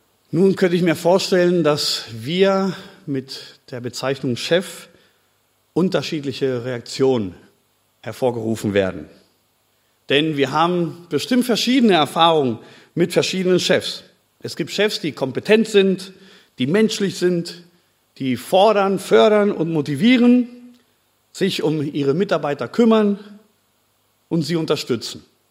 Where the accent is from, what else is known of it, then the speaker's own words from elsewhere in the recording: Spain; Gerade wir als Spanier haben dann wirklich sehr lange Briefe hingeschrieben.